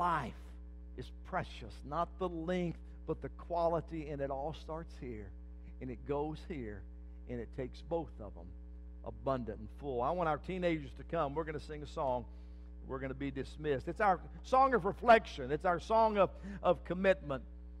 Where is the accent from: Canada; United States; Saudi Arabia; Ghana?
United States; Burnet, Texas; Friday night, we went to Burnet, my hometown where I grew up, and class reunion, high school class of 81.